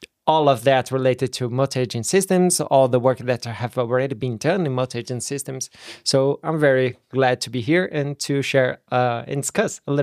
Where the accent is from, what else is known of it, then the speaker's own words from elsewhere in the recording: Brazil; moved away as an adult; also born or lived in Germany; I'm originally from Brazil, and then I started there my PhD work. And after 2 years, I moved to Germany